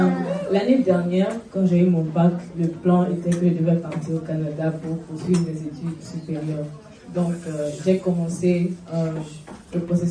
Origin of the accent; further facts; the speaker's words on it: Benin; Je viens de Bénin.